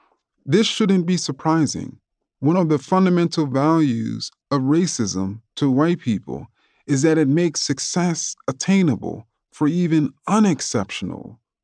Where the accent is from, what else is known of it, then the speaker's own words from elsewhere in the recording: Queens, New York, United States; accent: New York; I lost the purity of my New York accent and jump shot, but I found living, breathing, laughing friends like Chris, Maya, Jovan, and Brandon. My schoolwork did not recover. I never bothered much with class back in Queens.